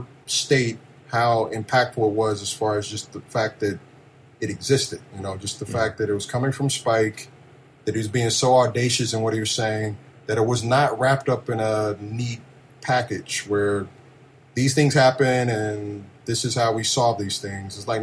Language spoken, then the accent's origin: English; Kansas City, Missouri, United States; I grew up in Kansas City, in the middle of the country.